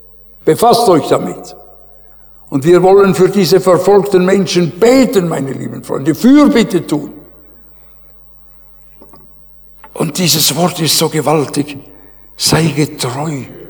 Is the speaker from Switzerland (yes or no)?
yes; Switzerland; Und ich, so als Schweizer, wisst ihr, ich wurde immer kleiner.